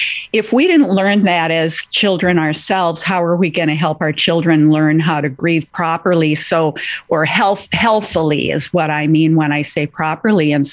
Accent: Minnesota, United States; Mine was on the beach in northern Minnesota. I grew up on Lake of the Woods

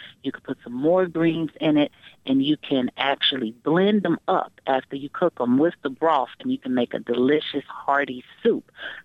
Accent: the South, United States; I come from the South, people put meat in everything

